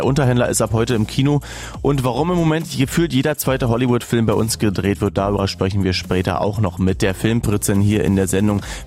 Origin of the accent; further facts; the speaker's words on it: Potsdam, Brandenburg, Germany; ich als Potsdamer